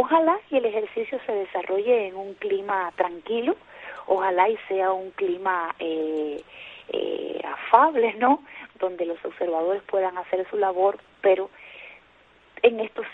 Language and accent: Spanish; Antilla, Holguín, Cuba; moved away as an adult; now in Havana, Cuba; en el pueblo donde yo nací, donde yo me crié toda mi vida, hasta venir a La Habana ya de 30 años de edad, Antilla, un pueblo muy pequeñito, creo que el más pequeño de toda nuestra isla